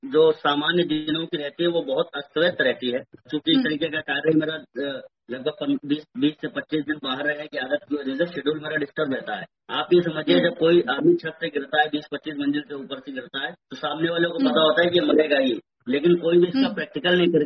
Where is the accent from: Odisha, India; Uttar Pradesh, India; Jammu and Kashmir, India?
Uttar Pradesh, India; Lucknow; मैं लखनऊ से हूँ, भगवान श्री राम के अनुज लक्ष्मण की धरती लक्ष्मणपुरी लखनऊ से हूँ